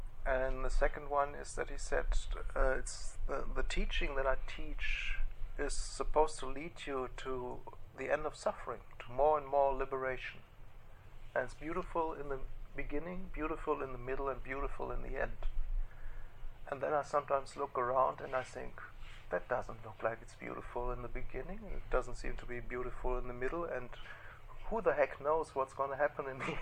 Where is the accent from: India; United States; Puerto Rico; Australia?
Australia; Sydney, New South Wales; I came from Sydney and was in a different community, a smaller community